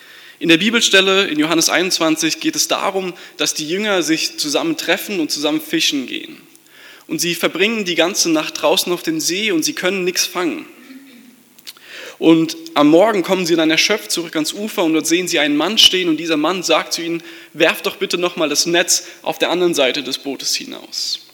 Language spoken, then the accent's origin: German; Rhineland-Palatinate, Germany; now in Gießen, Germany; Ich komme ursprünglich aus Rheinland-Pfalz. Ich bin 23 Jahre alt